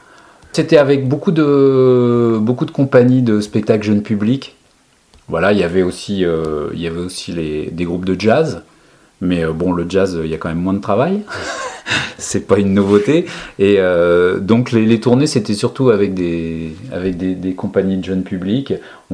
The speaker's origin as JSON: {"language": "French", "town": "Paris", "region": "Île-de-France", "country": "France", "tie": "born or raised there", "said": "En fait, moi, je suis parisien de chez Paname. Voilà, j'ai passé 30 ans à Paris. Voilà, je suis un vrai parisien, né dans le 15e."}